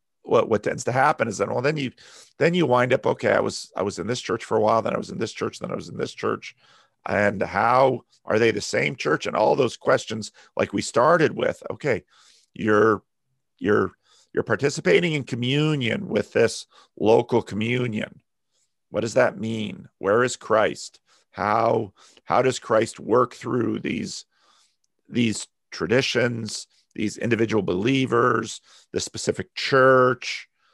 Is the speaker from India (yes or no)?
no; Paterson, New Jersey, United States; I grew up in Patterson and not in a real thick CRC community.